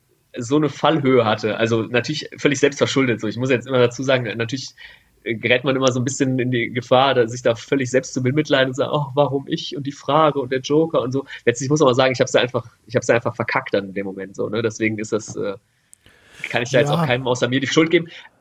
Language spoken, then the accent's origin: German; Düsseldorf, North Rhine-Westphalia, Germany; ich bin gebürtiger Düsseldorfer